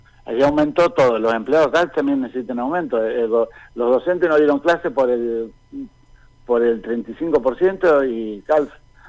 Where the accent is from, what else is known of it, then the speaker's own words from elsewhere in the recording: Neuquén, Argentina; Yo soy nací en Neuquén, no vengo de Tralcol y de Winky.